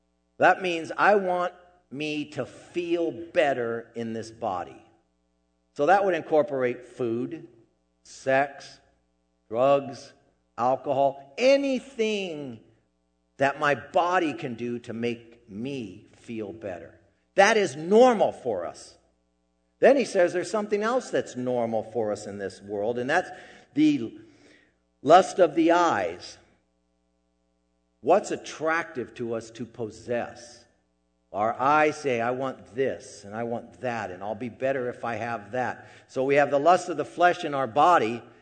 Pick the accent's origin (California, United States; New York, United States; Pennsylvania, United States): California, United States; And I felt like I had to apologize for, you know, I was like, I'm from California, sorry.